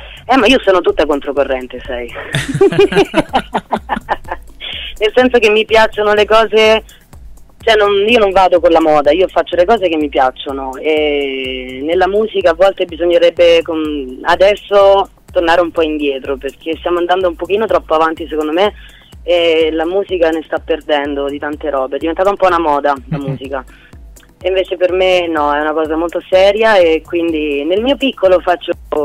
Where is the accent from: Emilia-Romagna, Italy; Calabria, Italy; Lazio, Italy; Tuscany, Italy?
Lazio, Italy; Rome; accent: Roman; now in Vicenza, Italy; Sì, sono vicentina, anche se la mia parlata risulta sempre romana. Io sono romana, ma sono 18 anni che sono residente a Vicenza.